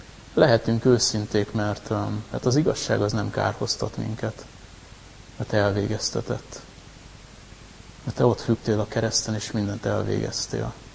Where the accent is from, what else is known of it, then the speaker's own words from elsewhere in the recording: Hungary; azért említsük meg, mert magyar emberek vagyunk